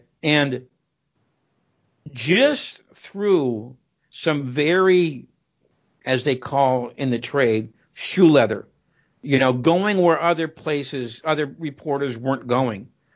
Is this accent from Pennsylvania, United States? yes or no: yes; Erie, Pennsylvania, United States; And she spoke at a college in my hometown, little dumpy Erie, Pennsylvania, population about 135,000.